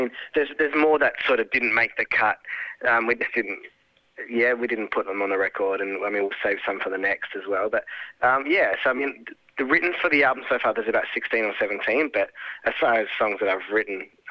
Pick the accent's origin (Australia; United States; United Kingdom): Australia; Adelaide, South Australia; moved away; I grew up in Adelaide, so I didn't get to sing a lot of R&B while I was over there.